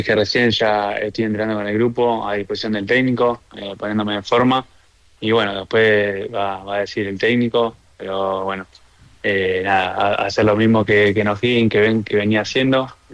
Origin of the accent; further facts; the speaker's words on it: Ensenada, Buenos Aires Province, Argentina; yo soy de Ensenada, queda pegado a La Plata. Nada, es como una ciudad muy tranquila, cerca del río. Nada, hay bastante cosas para hacer porque dentro de todo no es muy grande